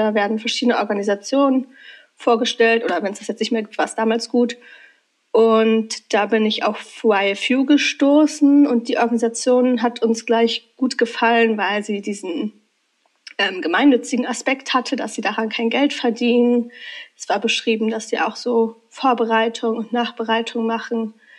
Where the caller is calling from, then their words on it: Königswinter, North Rhine-Westphalia, Germany; bin aus Königswinter bei Bonn zugeschaltet